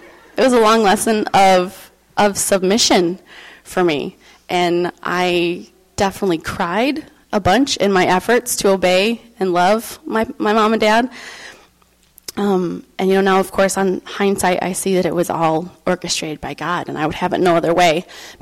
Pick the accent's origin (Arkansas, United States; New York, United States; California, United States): New York, United States; Rochester; So I was born in Rochester, New York, born and raised, not the scary inner city Rochester, but the suburbs of Rochester.